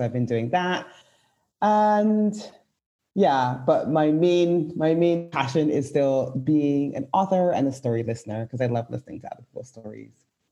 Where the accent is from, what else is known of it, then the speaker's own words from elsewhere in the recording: Barbados; moved away as an adult; also born or lived in Curacao / Canada; And then I moved to Barbados. I was here until I was 18 or 19. I then moved to England to study.